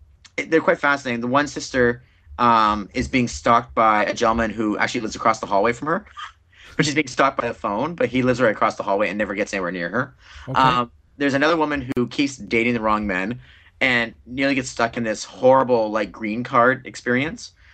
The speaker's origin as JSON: {"language": "English", "town": "Minto", "region": "Manitoba", "country": "Canada", "tie": "born or raised there", "said": "When I grew up in Minto, Manitoba, because it was a school of like 40 kids."}